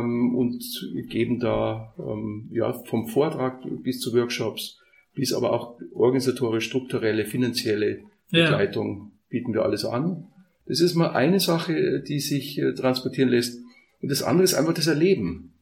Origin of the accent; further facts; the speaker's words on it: Bavaria, Germany; Und ich komme aus Oberbayern, auf dem Friedhof sind 400 Jahre Gräber, Familiengräber